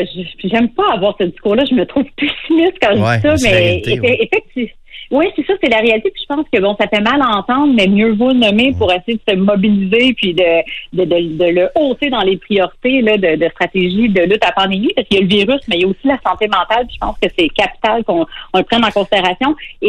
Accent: Sherbrooke, Quebec, Canada; Ben écoute, moi je suis de Sherbrooke

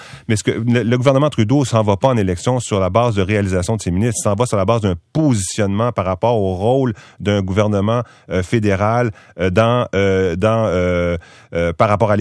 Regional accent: Quebec, Canada; juste parce que je suis Québécois puis que je lis en français.

